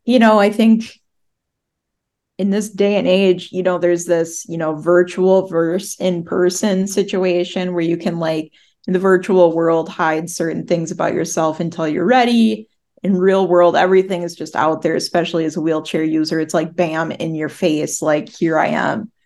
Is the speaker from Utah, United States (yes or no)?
no; Minnesota, United States; I'm from Minnesota.